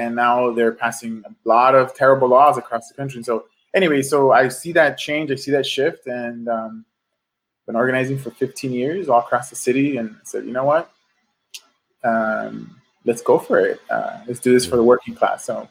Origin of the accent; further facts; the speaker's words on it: Los Angeles, California, United States; Well, I'm a lifelong Angeleno. I grew up in South Central. My parents were street vendors growing up. I went to school in Watts and some of the more neglected areas of the city.